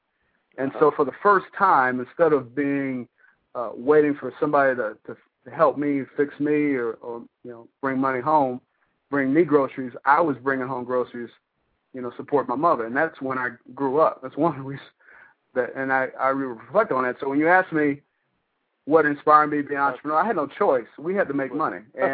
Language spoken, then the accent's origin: English; Detroit, Michigan, United States; I grew up in the Jeffries Projects, and my father, my mother, it was just me and my mother.